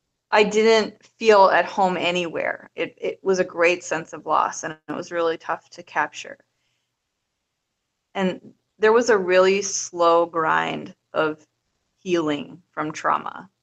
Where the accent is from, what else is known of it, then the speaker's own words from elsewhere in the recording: Minnesota, United States; I actually was very transient, and I'm from Minnesota, but I moved all over the place.